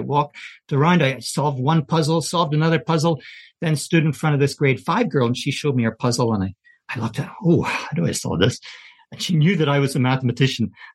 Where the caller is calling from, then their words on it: Calgary, Alberta, Canada; I'm coming from Calgary in Canada, just like you guys.